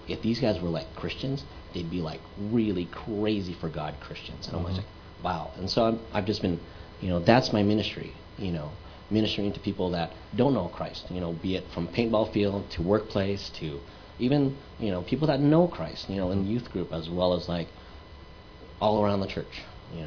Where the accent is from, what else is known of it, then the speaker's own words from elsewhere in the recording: Philippines; So, you're wondering what a Filipino is doing in a Chinese church, right? Yes. Well, I'm a Filipino who grew up Catholic, actually.